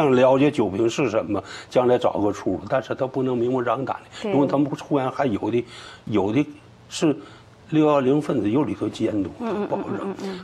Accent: China; 我说都是从中国来的，咱们都是中国人，挺有缘分的

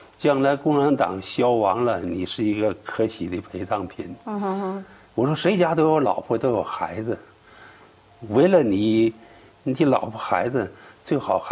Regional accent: China; 我说都是从中国来的，咱们都是中国人，挺有缘分的

